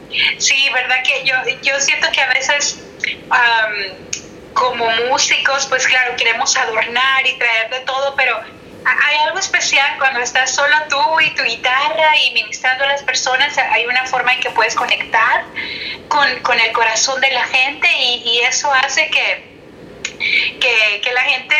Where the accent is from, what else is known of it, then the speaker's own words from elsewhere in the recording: Mexico; Sí, soy mexicana.